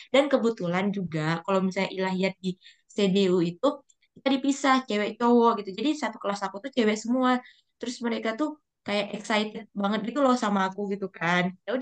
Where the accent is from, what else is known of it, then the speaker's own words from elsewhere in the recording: Indonesia; baru aku orang Indo